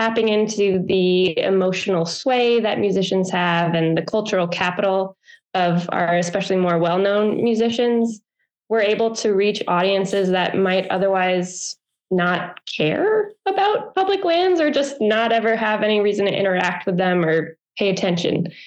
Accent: Connecticut, United States; So growing up in Connecticut, I know someone's first impression of Connecticut is probably like Greenwich

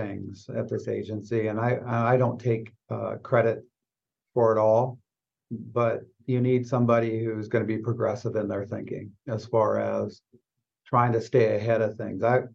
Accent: Sitka, Alaska, United States; growing up in Sitka, becoming a police officer there, and then having to help police the community with the people I grew up

